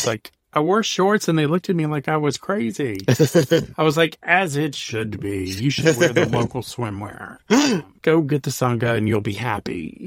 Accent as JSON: {"language": "English", "region": "the South", "country": "United States", "tie": "born or raised there", "said": "And I'm from the South. So, yes, I can say this. I was born and raised in the South."}